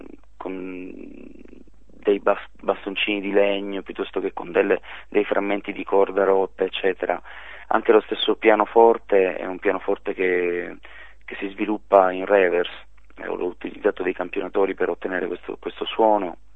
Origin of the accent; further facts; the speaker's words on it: Sicily, Italy; moved away as an adult; Io sono cresciuto in Sicilia fino a 20 anni, no, fino ai 25 sono stato giù